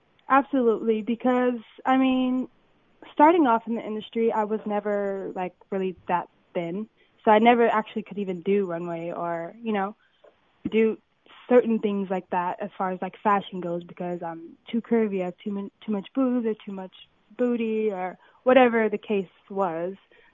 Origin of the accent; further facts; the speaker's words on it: Compton, California, United States; It was fun. I mean, I felt like I had a regular childhood.